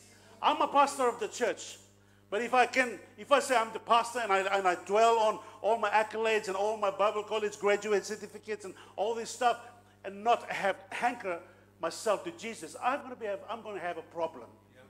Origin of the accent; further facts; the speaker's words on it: Bougainville, Papua New Guinea; And it's you know, Bougainville, we're the darkest of Papua New Guinea.